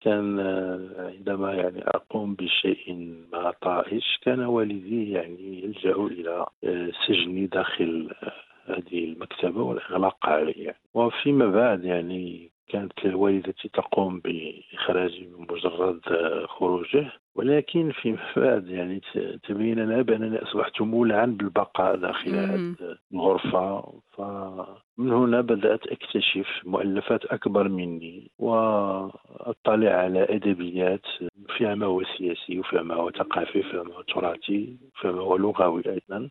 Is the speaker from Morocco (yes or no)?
yes; Casablanca, Casablanca-Settat, Morocco; also born or lived in Marrakesh; أنا تزوجت طفولتي ما بين الدار البيضاء ومدينة مراكش بحكم اشتغال الوالد، وأيضا بحكم ظروف العمل للعائلة، فتأرجحت بين هاتين الضفتين الجميلتين، يعني الدار البيضاء بصخبها وعوالمها